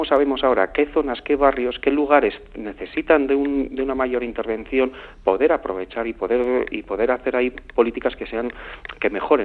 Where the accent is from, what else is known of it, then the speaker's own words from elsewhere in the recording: Vitoria-Gasteiz, Basque Country, Spain; Yo soy de Vitoria